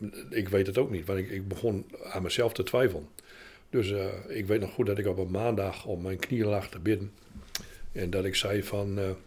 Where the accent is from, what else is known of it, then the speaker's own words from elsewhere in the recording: Zevenhuizen, Groningen, Netherlands; Nou en zo ben ik daar ben ik ook geboren. En ik ben echt opgegroeid in Zevenhuizen.